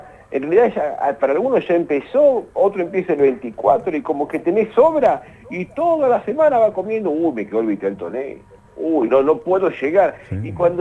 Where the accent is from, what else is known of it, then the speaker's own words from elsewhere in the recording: Argentina; Somos buenos argentinos